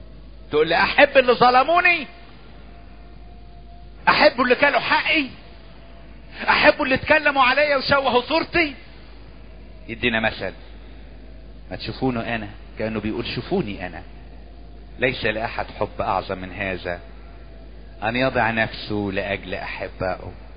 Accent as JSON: {"language": "Arabic", "town": "Asyut", "region": "Asyut Governorate", "country": "Egypt", "said": "عندنا في اسيوط"}